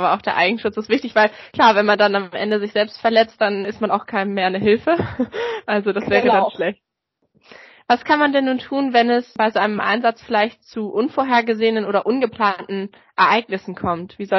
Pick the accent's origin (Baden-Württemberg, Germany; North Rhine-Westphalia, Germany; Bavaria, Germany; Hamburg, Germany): Hamburg, Germany; wir kommen ja aus Hamburg